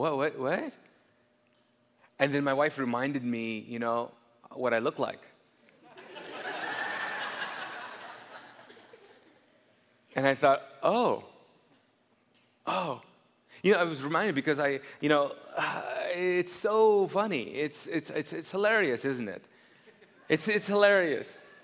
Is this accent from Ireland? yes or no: no; Kuwait; Like Pakistani ex-Muslims who were." Born and raised in Kuwait?